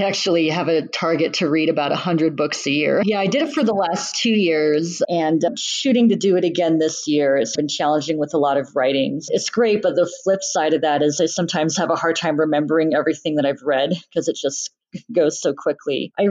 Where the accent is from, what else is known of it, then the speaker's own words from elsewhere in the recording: Saudi Arabia; also born or lived in Bahrain; I grew up in the Middle East, raised in Saudi Arabia and Bahrain, which is both a very, if you watch the news at all, like very politically charged kind of region